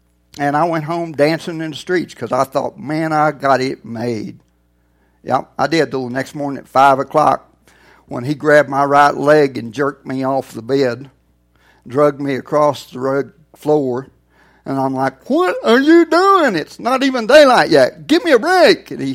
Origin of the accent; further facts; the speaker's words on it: Pampa, Texas, United States; To be honest, when I grew up in Pampa, Texas, I was kind of like my daddy and most of the people I was raised with.